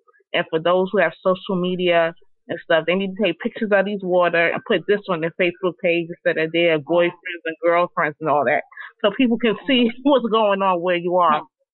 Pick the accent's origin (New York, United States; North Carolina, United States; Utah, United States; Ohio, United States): New York, United States; now in Memphis, United States; I live in Memphis now because I go to school, but I'm from New York.